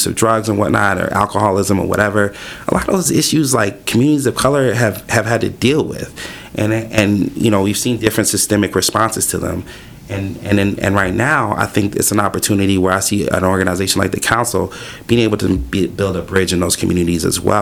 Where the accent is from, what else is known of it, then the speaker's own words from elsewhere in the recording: Minneapolis, Minnesota, United States; I grew up in a Nigerian church. I grew up in the Phillips neighborhood, which is one of the most diverse communities in the state.